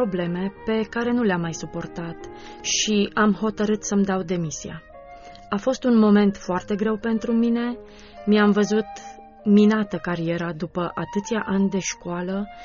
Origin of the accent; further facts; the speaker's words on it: Timișoara, Timiș County, Romania; born there; M-am născut în Timișoara. Provin dintr-o familie de oameni simpli muncitori